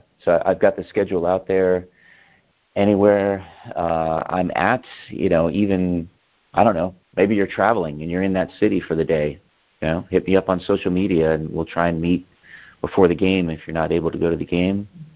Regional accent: Florida, United States; I am a Rays fan, born and raised in Florida, so the Tampa Bay Rays are my team. Lived in St. Pete for a while

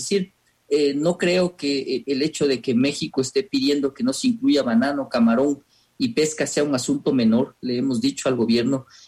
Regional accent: Ecuador; nosotros como ecuatorianos

